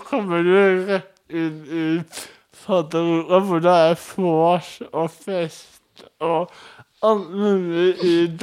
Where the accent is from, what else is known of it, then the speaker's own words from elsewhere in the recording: Bærum, Akershus, Norway; hadde du kjørt forbi huset mitt hjemme i Bærum, hvor jeg kommer fra